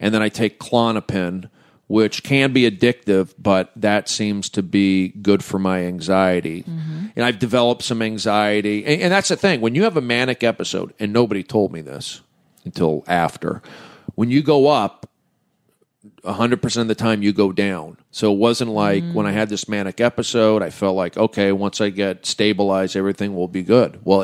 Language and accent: English; California, United States; I'm the big guy. I'm from the Valley. I hosted TMZ.